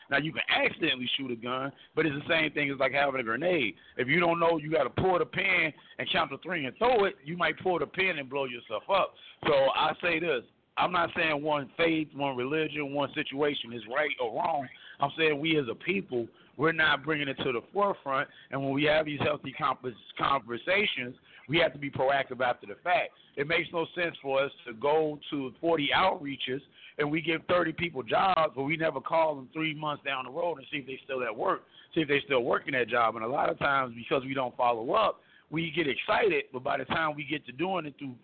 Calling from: Arizona, United States; Hello, can you hear me? I'm at a job site in Arizona.

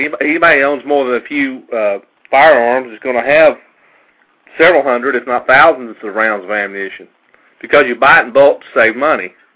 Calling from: Cleveland, Tennessee, United States; I'm in actually southeast Tennessee, a little town called Cleveland, just above Chattanooga.

